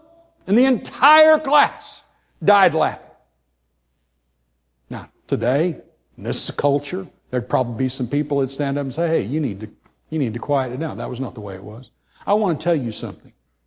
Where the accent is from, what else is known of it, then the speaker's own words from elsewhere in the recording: California, United States; I grew up in California. It was not like here. 90 kids in a class.